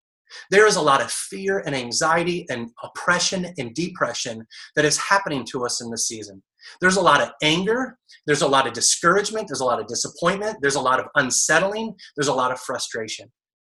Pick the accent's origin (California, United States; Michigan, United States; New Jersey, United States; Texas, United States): Michigan, United States; Detroit; Marco and I grew up together in Detroit.